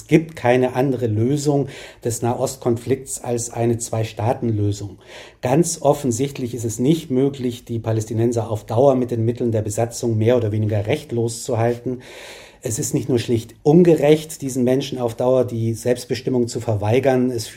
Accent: Germany; ob ich als Deutscher überhaupt in der Position bin, in diesem Konflikt kluge Ratschläge zu erteilen

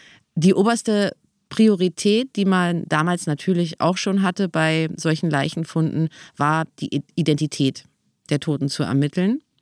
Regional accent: Berlin, Germany; born there; als gebürtige Berlinerin

